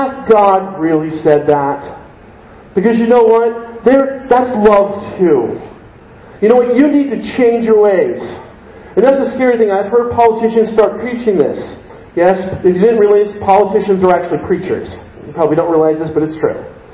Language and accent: English; United States; Living our lives of comfort in American West. I love being American because I have lots of comfort.